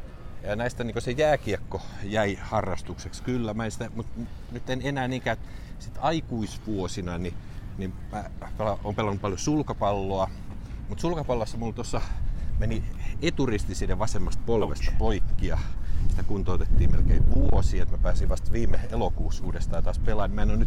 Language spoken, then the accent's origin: Finnish; Nakkila, Satakunta, Finland; also born or lived in Ulvila; mähän siis olen tuolta Länsi-Suomesta kotoisin, en Tampereelta, vaan niin. Olen syntynyt Ulvilassa Porin lähellä ja sitten kukkeimman nuoruuteni vietin Nakkilassa